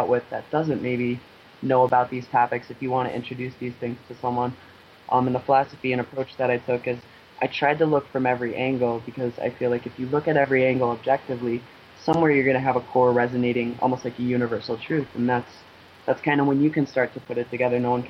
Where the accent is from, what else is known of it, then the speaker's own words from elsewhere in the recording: United States; I do feel like on the wrong side of history as an American